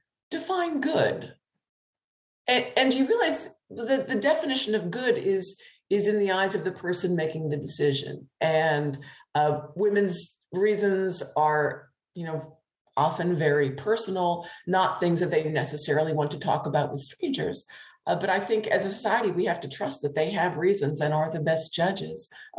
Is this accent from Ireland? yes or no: no; Appalachia, United States; I'm from a working class background. I grew up in Northern Appalachia, in coal mining country. And the people surrounding me were working class people too.